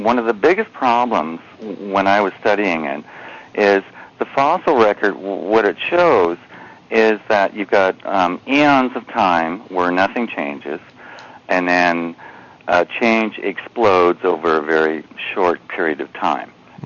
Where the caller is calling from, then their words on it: British Columbia, Canada; from Vancouver Island.